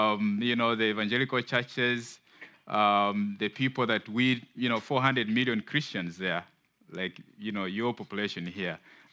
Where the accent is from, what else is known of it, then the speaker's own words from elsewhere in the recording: Kenya; I'm from Africa, Kenya.